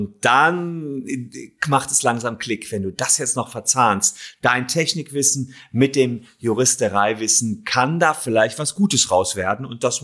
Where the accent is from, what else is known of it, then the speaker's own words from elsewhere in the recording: Gevelsberg, North Rhine-Westphalia, Germany; da bin ich groß geworden in Gevelsberg, das ist da bei Ennepetal, Wuppertal, Hagen, im Ruhrgebiet mehr oder weniger.